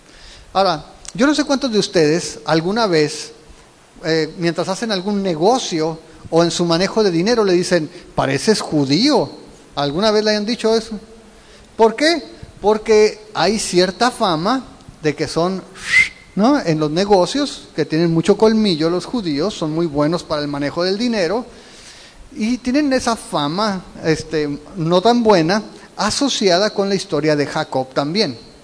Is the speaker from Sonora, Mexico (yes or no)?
yes; Ciudad Obregón, Sonora, Mexico; No, no es cierto. Soy de Obregón. Había una rivalidad entre las ciudades.